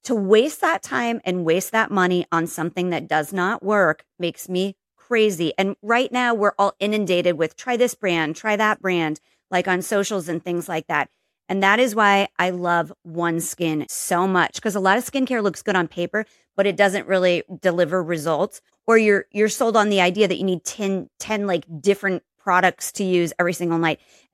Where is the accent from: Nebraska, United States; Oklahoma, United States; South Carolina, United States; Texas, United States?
Nebraska, United States; We're from Nebraska.